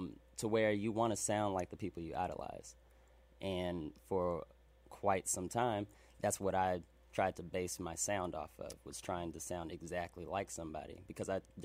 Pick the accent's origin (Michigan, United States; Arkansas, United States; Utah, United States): Arkansas, United States; Little Rock; born there; Native. No, I was born in Little Rock, Arkansas. My parents were military. I was adopted.